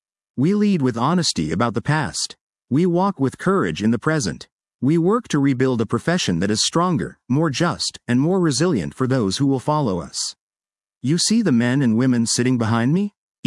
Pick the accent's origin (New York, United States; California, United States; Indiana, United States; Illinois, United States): Indiana, United States; Gary; from a stuttering child growing up in Gary, Indiana.